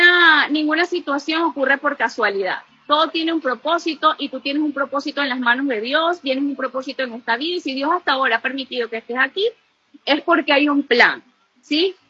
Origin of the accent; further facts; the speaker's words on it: Venezuela; así somos las venezolanas, somos mujeres aguerridas, echadas para adelante, que no nos detenemos ante las circunstancias